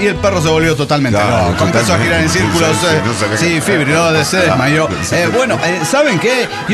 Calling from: Mérida, Yucatán, Mexico; de Mérida, Yucatán.

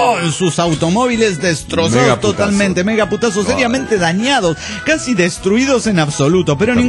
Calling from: Sucre, Chuquisaca, Bolivia; de Sucre, Bolivia.

